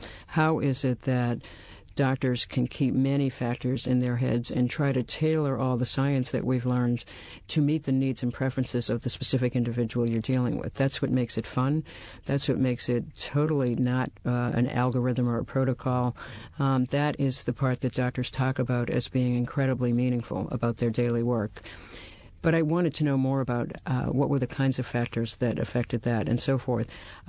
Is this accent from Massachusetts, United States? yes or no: yes; Massachusetts, United States; So I grew up just outside of Boston